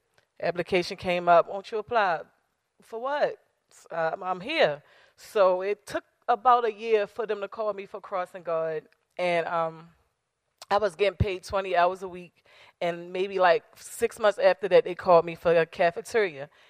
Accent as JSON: {"language": "English", "region": "Maryland", "country": "United States", "tie": "born or raised there", "said": "I grew up in Lexington Terrace Projects"}